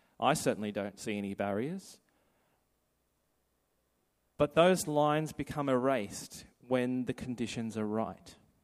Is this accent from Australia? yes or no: yes; Sydney, New South Wales, Australia; I come from Sydney originally. I lived on in a few different places